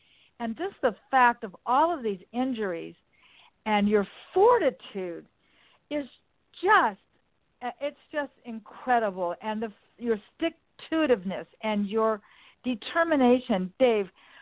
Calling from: Los Angeles, California, United States; I'm calling from Los Angeles. We had some winds here

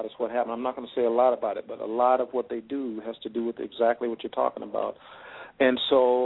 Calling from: New Mexico, United States; I'm calling from New Mexico.

